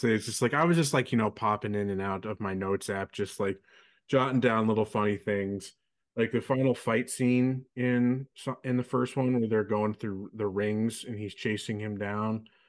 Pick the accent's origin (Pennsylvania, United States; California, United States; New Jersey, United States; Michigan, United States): California, United States; San Francisco; he's a small town hick from Montana, and we're from San Francisco, you know.